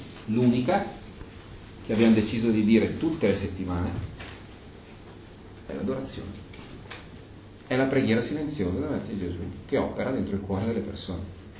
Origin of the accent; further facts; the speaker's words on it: Milan, Lombardy, Italy; Io vengo da Milano.